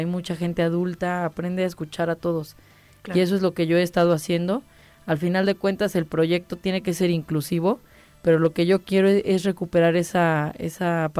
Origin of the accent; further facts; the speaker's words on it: Mexico; al final de cuentas pues somos el futuro de México